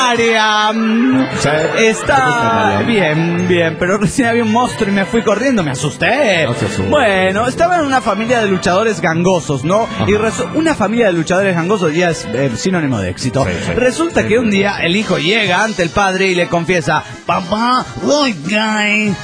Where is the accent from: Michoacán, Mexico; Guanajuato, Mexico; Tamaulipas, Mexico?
Guanajuato, Mexico; de Guanajuato.